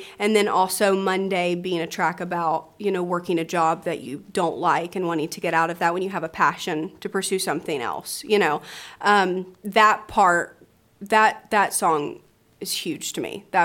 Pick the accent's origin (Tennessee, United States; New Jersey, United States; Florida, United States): Tennessee, United States; Nashville; So we're from Nashville, Tennessee, in the States, and Nashville is a hard industry to perform in.